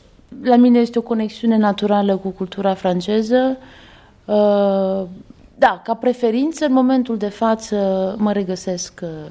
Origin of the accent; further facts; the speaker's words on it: Romania; Sunt româncă mititică